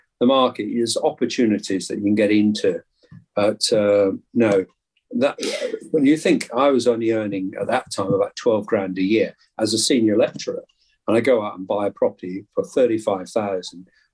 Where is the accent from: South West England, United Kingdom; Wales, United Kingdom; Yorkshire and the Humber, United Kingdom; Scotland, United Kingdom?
Scotland, United Kingdom; I could hardly understand him. And I'm from Scotland